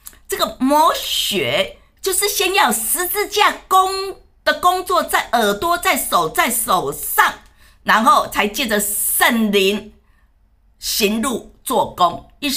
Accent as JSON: {"language": "Chinese", "country": "Taiwan", "said": "因为我是台湾人呢，我会讲台湾话啊，所以呢，当我讲这个台湾话的时候呢，是怎么样？是我学的，我从小学的嘛。"}